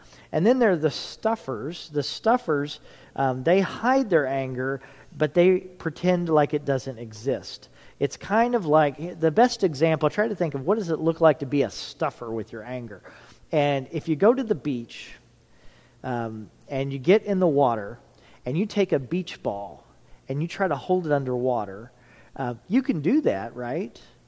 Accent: Indianapolis, Indiana, United States; Now, I grew up in Indianapolis, Indiana.

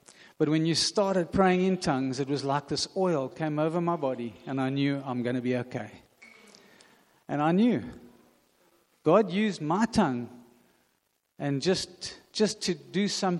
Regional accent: Hawaii, United States; I grew up in Hawaii. My parents were missionaries there, and my high school years were there.

